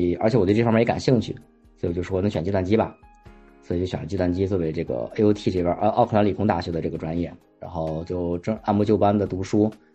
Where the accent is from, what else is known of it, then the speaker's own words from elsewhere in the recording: Shijiazhuang, Hebei, China; moved away as an adult; 我是河北的，河北石家庄的。我大学是在国内上，就是大学毕业之前一直在国内